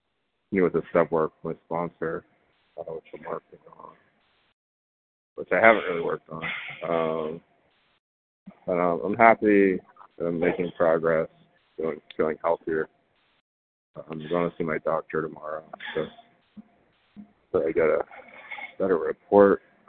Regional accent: Rhode Island, United States; Rhode Island.

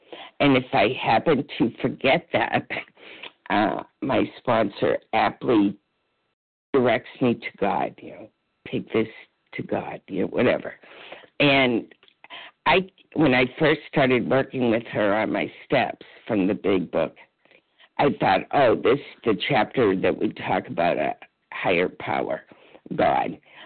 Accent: New Hampshire, United States; from New Hampshire

